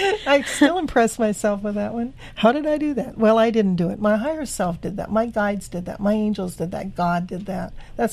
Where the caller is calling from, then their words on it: California, United States; And I called him and I said, I'm calling from California.